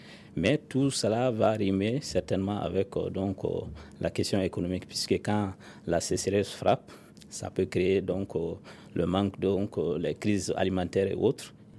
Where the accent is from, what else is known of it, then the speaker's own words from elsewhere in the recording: Mali; la question migratoire est une question extrêmement importante donc, ici chez nous au Mali.